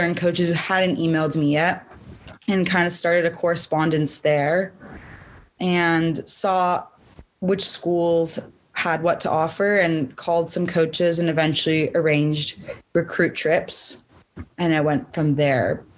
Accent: Toronto, Ontario, Canada; now in San Diego, United States; Well, I'm from Toronto, so when I started looking at colleges to go to, I was leaning really heavily towards somewhere in California

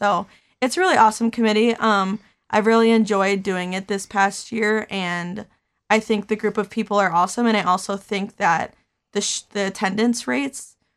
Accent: Kenosha, Wisconsin, United States; I'm from Kenosha

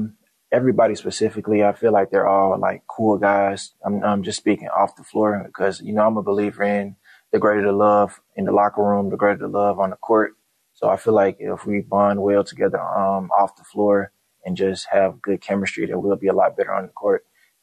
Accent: Memphis, Tennessee, United States; also born or lived in Nigeria; Growing up, I'm from Memphis. I was raised in Memphis, but I was born in Nigeria. Came to Memphis when I was about 3 months old, around that age.

